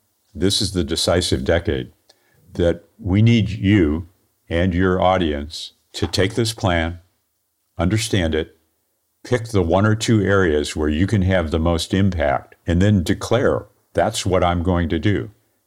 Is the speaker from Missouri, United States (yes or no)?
yes; St. Louis, Missouri, United States; I'm not a world leader, and I'm an engineer from St. Louis, Missouri.